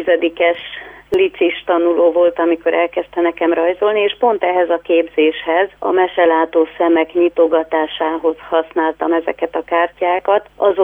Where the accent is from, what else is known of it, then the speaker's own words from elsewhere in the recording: Cluj-Napoca, Cluj County, Romania; Így hát nekem is nagyon fontos a kolozsvári létem, a gyerekkori emlékeim. Kálvária domb alatt nőttem fel nagymamámnál, mamimnál, és onnan is nagyon sok élményt, emléket hozok magammal.